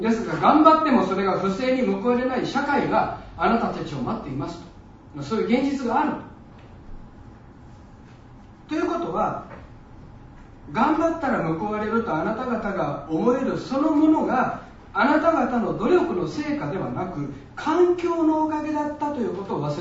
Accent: Kansai, Japan; 私も関西の人間ですから、

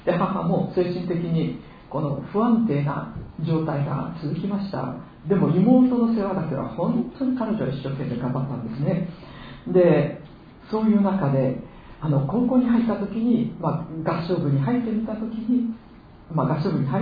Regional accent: Sapporo, Hokkaido, Japan; also born or lived in Iwamizawa; 私は北海道で生まれ育ちました。岩沢市というところで生まれたんですけれども、中学から父の転勤でずっと札幌で暮らしてまいりました。

